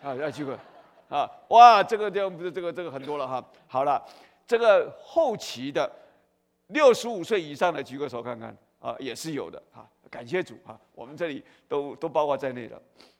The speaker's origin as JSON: {"language": "Chinese", "country": "Taiwan", "said": "我们从台湾来都唱过一首歌"}